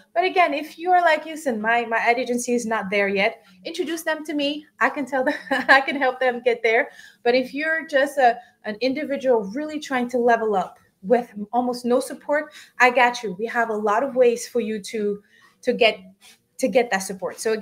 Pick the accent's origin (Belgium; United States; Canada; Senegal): Senegal; first language French; English is a second language; The H is silent because my first language is French. I was born and raised in Senegal, which is a small West African country, and we were colonized by the French.